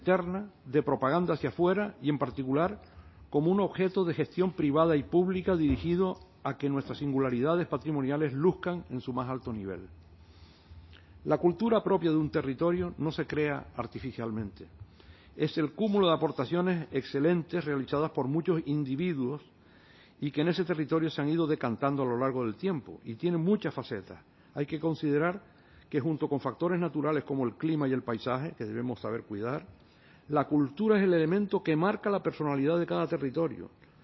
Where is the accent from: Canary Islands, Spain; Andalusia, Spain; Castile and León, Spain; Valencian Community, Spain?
Canary Islands, Spain; Canarias, donde nací y he vivido y actuado casi toda mi vida. Me siento español de Canarias